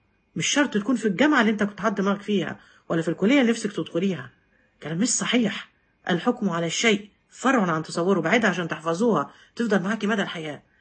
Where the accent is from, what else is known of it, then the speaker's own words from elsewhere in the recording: Egypt; اتكلم عن مستوى بلادنا مصر